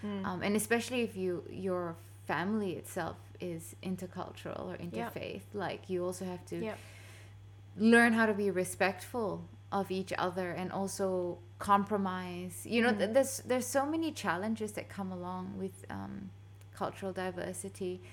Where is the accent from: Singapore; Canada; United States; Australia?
Singapore; also born or lived in Middle East; I'm from Singapore, which is Southeast Asia. I grew up around a lot of Chinese people. My best friend was Chinese. I'm Indian, and I'm, you know, was born Muslim as well. And then I went to the Middle East. I'm not Arab